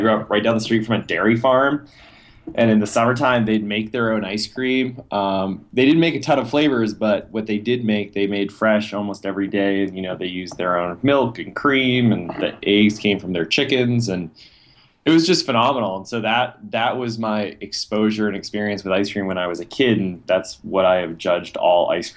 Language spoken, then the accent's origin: English; Maine, United States; I'm not. I'm actually from Maine.